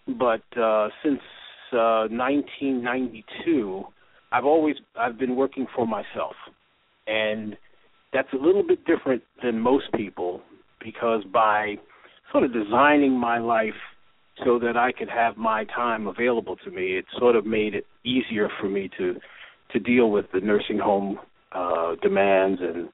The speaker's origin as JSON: {"language": "English", "town": "New York City", "region": "New York", "country": "United States", "tie": "born or raised there", "moved": "as an adult", "lives_now": "North Carolina, United States", "said": "I grew up in New York City, and had an opportunity to go to some art schools up there and get involved with publishing and advertising. And I moved to North Carolina back in mid-80s."}